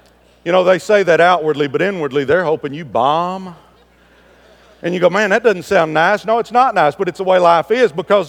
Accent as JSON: {"language": "English", "town": "Dallas", "region": "Texas", "country": "United States", "tie": "born or raised there", "said": "I grew up in Pleasant Grove in southeast Dallas, and my mom worked in a sewing factory for minimum wage. We were poor, had no dad around."}